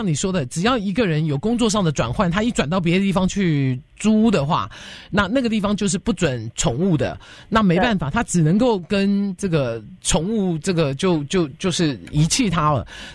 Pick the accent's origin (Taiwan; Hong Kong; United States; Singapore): United States; 那人家能做，我们美国人这么娇嫩啊